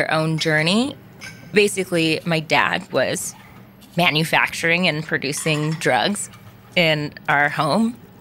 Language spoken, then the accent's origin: English; California, United States; I grew up in Orange County. I had a very cushy upbringing.